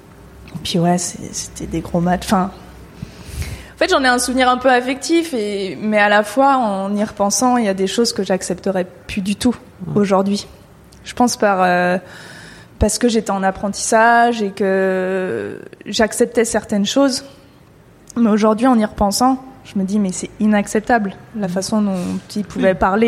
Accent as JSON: {"language": "French", "region": "Île-de-France", "country": "France", "tie": "born or raised there", "said": "moi, je viens de banlieue, et même si je suis pas loin de Paris. Ça reste la campagne là où je suis, enfin là où j'ai grandi"}